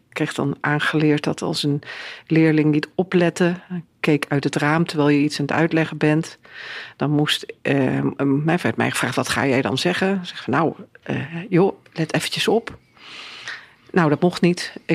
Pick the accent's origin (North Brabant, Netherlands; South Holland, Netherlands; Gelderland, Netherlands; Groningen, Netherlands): Gelderland, Netherlands; je zal mij nooit horen zeggen dat ik Achterhoekse ben. Hè? Ook niet toen ik daar woonde. Ja. Maar ik zou horen zeggen, ik kom uit de Achterhoek.